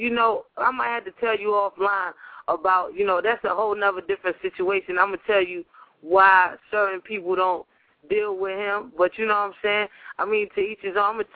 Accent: New York, United States; Yeah, I'm sorry to interject, but because I'm in the DMV, but I'm from New York, but you know what I'm saying? But I live in the DMV

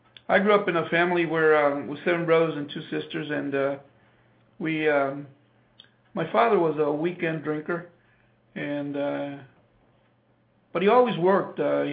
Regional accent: Tucson, Arizona, United States; also born or lived in San Diego; Well, as I said earlier, I actually am from Tucson. I was born and raised here in Tucson.

